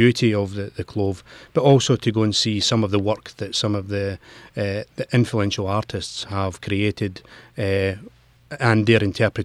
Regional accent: Scotland, United Kingdom; Now, as I'm sure you can tell, I'm from Scotland.

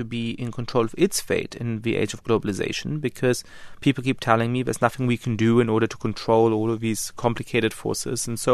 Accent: Germany; grew up in Germany, so I certainly have an instinctive understanding of what it means when nationalism goes wrong.

